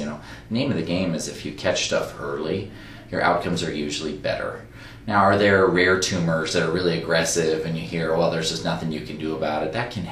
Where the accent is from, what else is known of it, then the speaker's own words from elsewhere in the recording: California, United States; she practices in my hometown. She's like 4 miles from my parents' house. I grew up in Southern California.